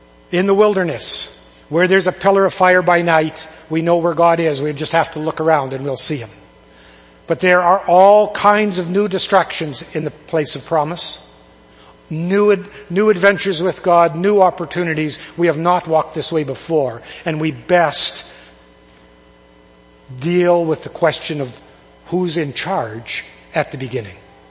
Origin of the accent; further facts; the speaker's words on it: Coaldale, Alberta, Canada; Because growing up in Coaldale, I was in a church that was primarily farmers. Probably 90% of those folks were farmers.